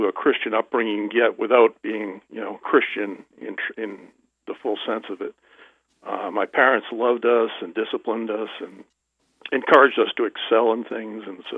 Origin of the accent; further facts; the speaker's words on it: Duxbury, Massachusetts, United States; I grew up in a little town called Duxbury, Massachusetts, which is right across the bay from Plymouth Rock, where the Pilgrims first settled. And so it's kind of a historic town.